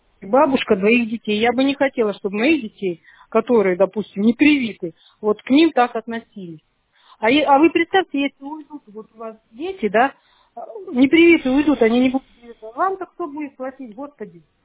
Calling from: Siberia, Russia; вот я вот из Сибири звоню, представляете?

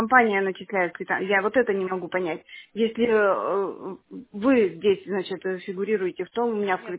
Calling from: Krasnoyarsk Krai, Russia; я из Красноярского края звоню.

